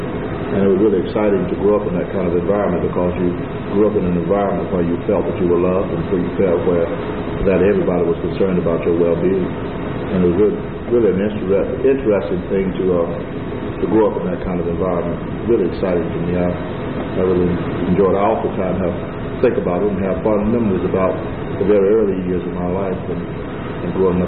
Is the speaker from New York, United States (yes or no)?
no; Alabama City, Alabama, United States; I was born in Etowah County, June 27, 1947. … Raised in a small community called Alabama City